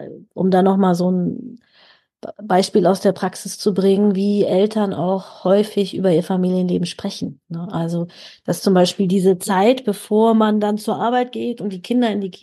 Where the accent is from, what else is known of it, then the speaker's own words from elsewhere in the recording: North Rhine-Westphalia, Germany; Aber bei uns in Westfalen hieß es